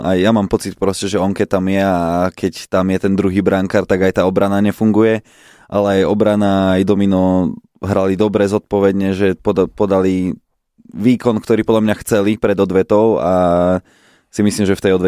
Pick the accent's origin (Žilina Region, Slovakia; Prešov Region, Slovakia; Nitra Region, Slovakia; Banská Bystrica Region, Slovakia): Banská Bystrica Region, Slovakia; Banská Bystrica; ja som rád, nech tam Zvolen nejde ako Bystričan